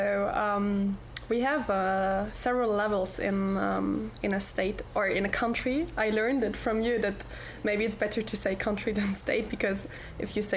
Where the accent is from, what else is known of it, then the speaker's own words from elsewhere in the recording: Germany; Yeah, I'm from Germany.